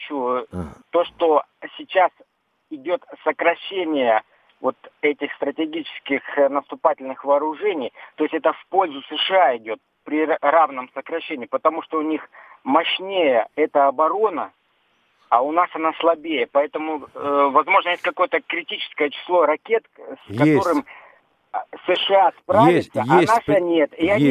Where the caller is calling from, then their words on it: Krasnoyarsk, Krasnoyarsk Krai, Russia; я из Красноярска звоню.